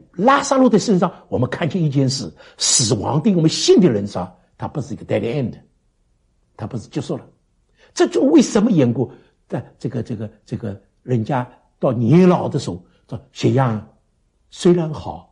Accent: Taiwan; 我是个中国人，我们在台湾哪有 one way system 啊

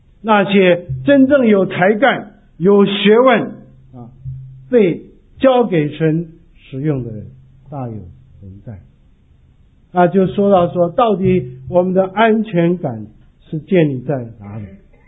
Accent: China; 特别是我们中国人讲求这个那嫁人的时候讲门当户对，对不对？

